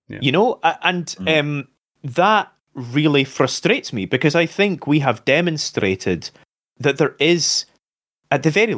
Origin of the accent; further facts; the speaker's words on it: United Kingdom; No, I'm not sorry. I am British.